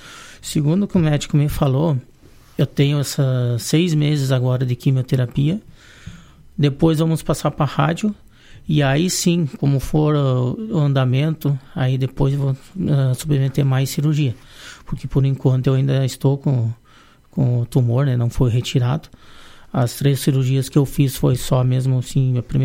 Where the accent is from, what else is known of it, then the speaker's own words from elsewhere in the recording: Vacaria, Rio Grande do Sul, Brazil; Sou daqui de Vacaria. Uhum. Moro aqui na Avenida Militar, ali, em frente a Invocar Veículos ali.